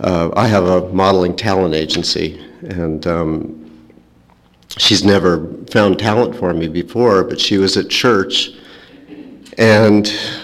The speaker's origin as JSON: {"language": "English", "town": "Beverly Hills", "region": "California", "country": "United States", "tie": "born or raised there", "said": "I was raised Jewish in Beverly Hills, and not even raised Jewish, really no religion."}